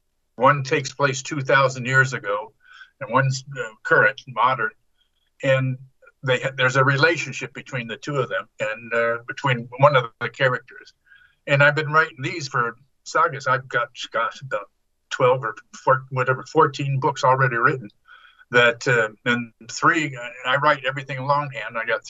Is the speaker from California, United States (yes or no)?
yes; San Francisco, California, United States; I grew up in San Francisco. I was grew up in a Catholic, very religious Catholic family.